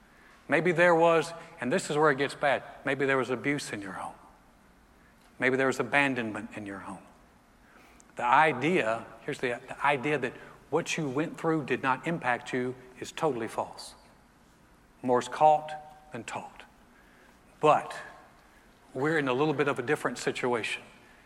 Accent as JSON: {"language": "English", "region": "the South", "country": "United States", "said": "I'm like, I'm from the South. We don't do that."}